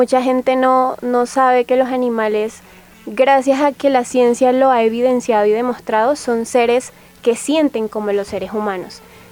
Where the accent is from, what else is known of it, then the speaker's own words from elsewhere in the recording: Valledupar, Cesar, Colombia; born there; quiero empezar en donde nací, en Valledupar, que es una ciudad muy carnívora todavía